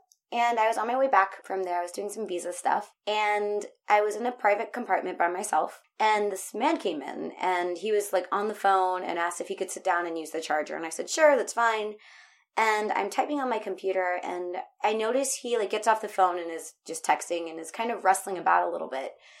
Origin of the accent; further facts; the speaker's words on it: United States; now in Prague, Czechia; I'm an American living in Prague.